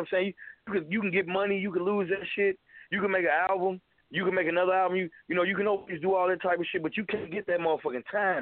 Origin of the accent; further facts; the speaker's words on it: Oakland, California, United States; I'm from Oakland